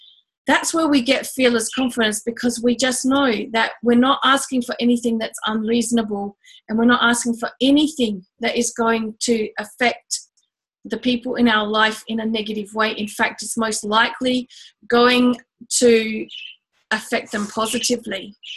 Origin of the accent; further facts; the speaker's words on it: Australia; Anyway, the whole idea of being my Aussie self went well with the audience because it was the Aussie audience.